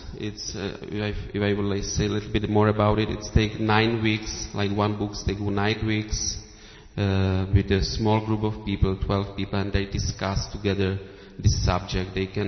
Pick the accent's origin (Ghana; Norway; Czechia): Czechia; English is a second language; I was born in Czech Republic, and I was raised there, and I grew up on the border with Poland and Slovakia, and I understand a little bit Polish and Slovakia and Russians, and I learned a little of English